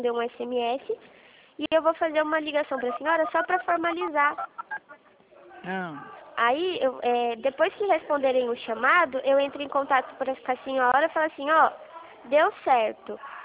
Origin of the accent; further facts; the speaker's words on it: São Paulo, Brazil; eu sou do interior de São Paulo, eu não sou de Barreiras